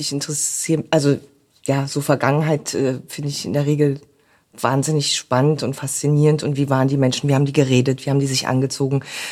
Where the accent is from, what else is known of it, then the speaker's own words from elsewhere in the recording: East Germany, Germany; ich bin im Osten aufgewachsen.